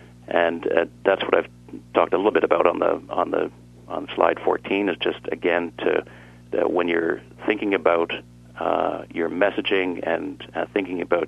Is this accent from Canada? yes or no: yes; Newfoundland and Labrador, Canada; born there; as a Newfoundlander by birth, and anybody in Canada listening knows Newfoundlanders, we tend to be fairly colorful.